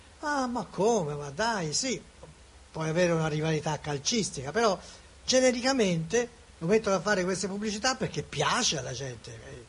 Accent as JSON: {"language": "Italian", "country": "Greece", "said": "Anch'io provengo dalla Grecia"}